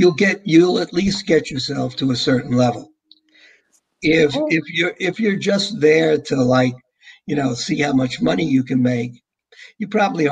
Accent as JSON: {"language": "English", "region": "New York", "country": "United States", "said": "That is, because I'm from New York."}